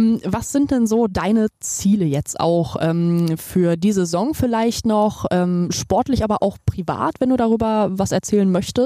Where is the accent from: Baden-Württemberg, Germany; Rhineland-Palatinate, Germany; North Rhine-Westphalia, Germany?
North Rhine-Westphalia, Germany; Leichlingen; Wenn Leute mich fragen, sage ich immer, ich komme aus so einem Kaff.